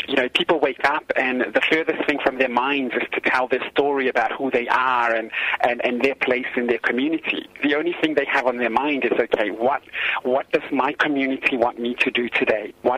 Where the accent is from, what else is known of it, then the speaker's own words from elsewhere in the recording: Samoa; The thing growing up in Samoa, or for all Samoans, Fafafine and Fafatama, is that safe space is your family, your ainga.